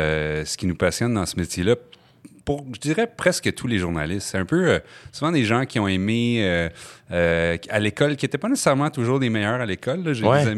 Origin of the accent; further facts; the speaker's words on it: Montreal, Quebec, Canada; also born or lived in Gaspé; J'ai grandi à Montréal, mais moi, je suis né à Gaspé.